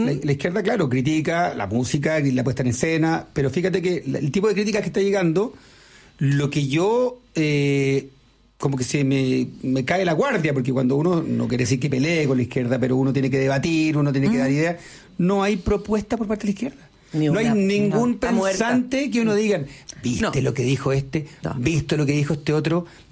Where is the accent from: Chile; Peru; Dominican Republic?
Chile; todos somos chilenos